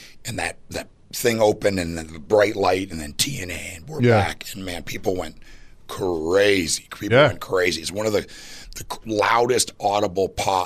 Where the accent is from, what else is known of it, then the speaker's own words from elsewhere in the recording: Canada; now in United States; negative, because I'm from Canada. I have to convince an American company to get me a visa to move here.